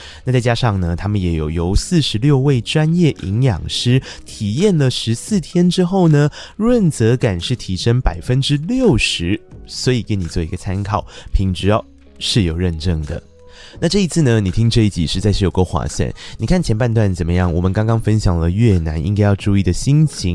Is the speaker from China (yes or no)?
no; Tainan, Taiwan; 我个人作为一个台南人，我对圆环没有那么害怕啦